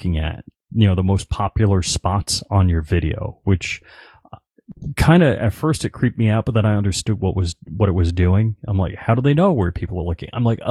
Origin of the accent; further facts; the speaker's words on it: New York, United States; I grew up on Long Island.